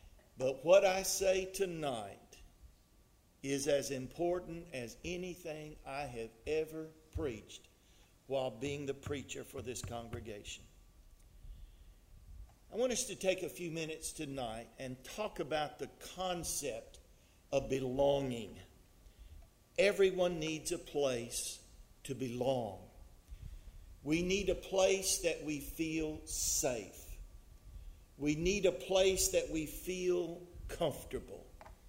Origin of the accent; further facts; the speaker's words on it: Port Lavaca, Texas, United States; I was born and raised in Port Lavaca. I was the prodigal that came home. I was born, in fact, in the hospital up here on Virginia Street, but it's been remodeled since then. I went to high school in this school building behind us.